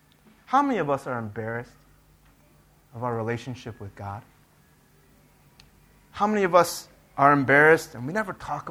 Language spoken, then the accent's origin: English; United States; My parents came from Korea, and they moved to the United States in the 1960s. I was born in the United States, but obviously, I don't look like Caucasian or anything. I grew up in two cultures, in Korean culture and in American culture.